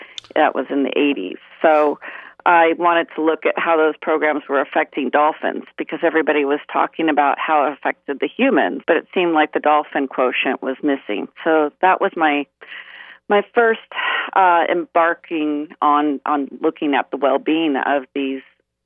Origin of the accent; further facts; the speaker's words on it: Los Angeles, California, United States; I grew up in Los Angeles because I was always looking for dolphins and never really got on the board.